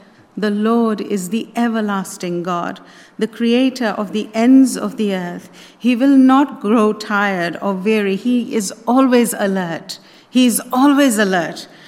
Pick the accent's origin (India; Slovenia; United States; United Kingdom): India; Delhi; I grew up in Delhi, and if anyone has been or knows anything, we know that the traffic is crazy in India.